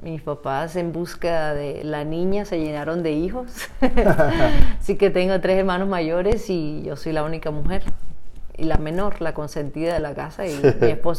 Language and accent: Spanish; Barranquilla, Atlántico, Colombia; also born or lived in Bucaramanga; Mis hermanos nacieron en Bogotá unos y otros nacimos en Bucaramanga, pero mi papá su trabajo lo hizo en Barranquilla, entonces desde los 4 años crecí allí.